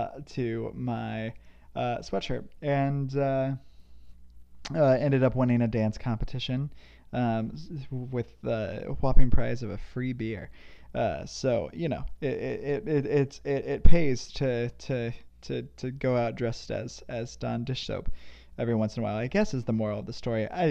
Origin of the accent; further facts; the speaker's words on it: Midwest, United States; Growing up in the Midwest, the weather was still it's still enjoyable.